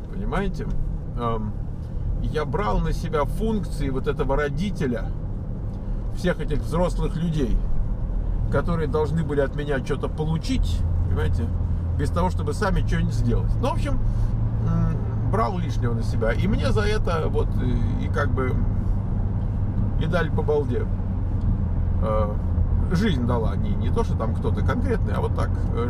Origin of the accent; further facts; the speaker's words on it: Russia; now in United States; Знаете, мы же из России, мы же, у нас же миссия, мы же не просто так живем.